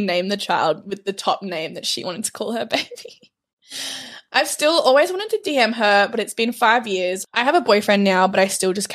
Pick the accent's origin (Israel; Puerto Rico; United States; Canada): Canada; I'm from Canada and I was in Australia as a nanny back in 2018.